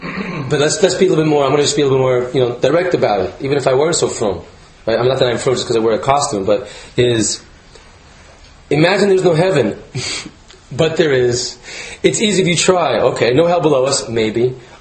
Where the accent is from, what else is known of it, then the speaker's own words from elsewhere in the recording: United States; See now, I'm American, sorry about that.